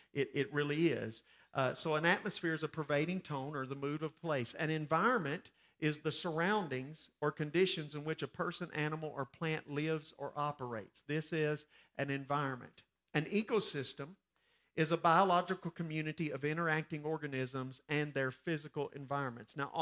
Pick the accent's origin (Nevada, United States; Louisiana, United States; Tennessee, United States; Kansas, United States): Tennessee, United States; Cookeville; We grew up all in Cookeville here